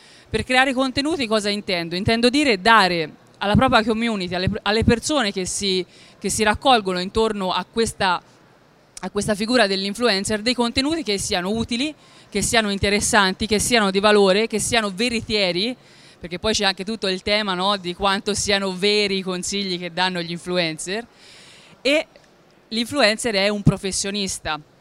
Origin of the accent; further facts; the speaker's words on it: Siena, Tuscany, Italy; accent: Tuscan; sono toscana, sono di Siena, credo che dal mio accento un po' lo sentiate